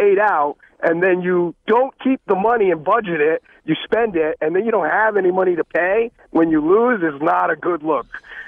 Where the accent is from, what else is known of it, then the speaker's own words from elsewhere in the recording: New York, United States; I grew up in Rockland County and got a bookie, local guy.